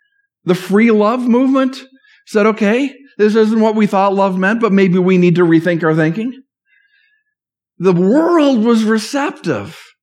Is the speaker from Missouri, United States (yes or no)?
no; Minnesota, United States; moved away; also born or lived in New Jersey; I remember growing up in Minnesota and moving to New Jersey for the first time